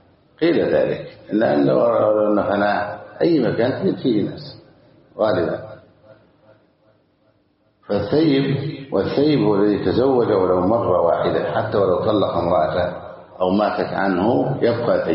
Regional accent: Egypt; بلادنا مصر

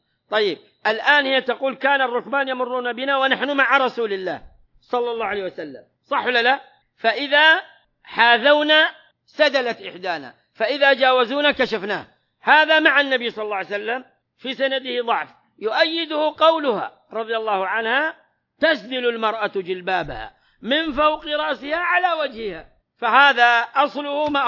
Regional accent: Saudi Arabia; هذه كلها تسميات عندنا في المملكة العربية السعودية مشهورة

